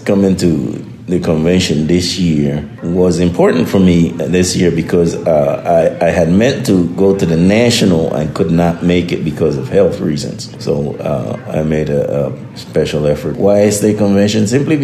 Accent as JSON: {"language": "English", "country": "Panama", "first_language": "Spanish", "second_language": "English", "lives_now": "United States", "said": "I am originally from Panama in Central America. So I grew up speaking Spanish. I consider myself Latino, but I do have West Indian ancestry, and I did grow up in the U.S. territory"}